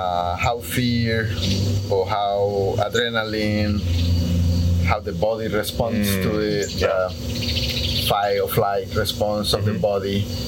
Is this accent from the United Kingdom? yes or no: no; El Salvador; moved away as an adult; now in United States; I'm from El Salvador. I came to the United States in the fall of 2000.